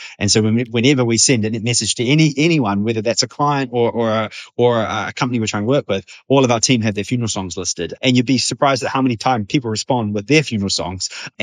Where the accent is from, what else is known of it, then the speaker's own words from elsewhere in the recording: New Zealand; now in England, United Kingdom; I'm a New Zealander living in England. So I would say my funeral is something that reminds me the most of home